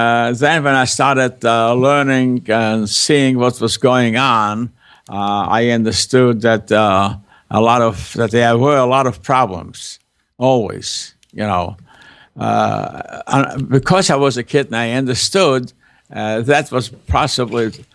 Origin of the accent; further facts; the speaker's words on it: Leinster, Ireland; We lived in Dublin, and this was a village somewhere within 20 miles or so of my hometown.